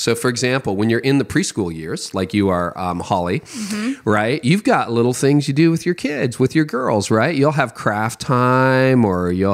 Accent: Canada; I'm Canadian.

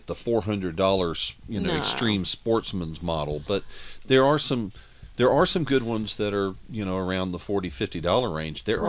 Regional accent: the South, United States; Pimento cheese is a favorite of ours. And we're from the South.

